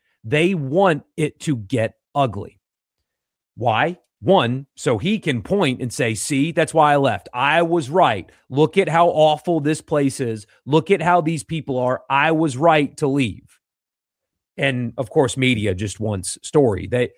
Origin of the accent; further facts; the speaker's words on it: South Carolina, United States; now in Mississippi, United States; I am not from Mississippi. You guys know that. I got the flag on my wall back there. I'm from South Carolina. I moved to Mississippi 16 years ago.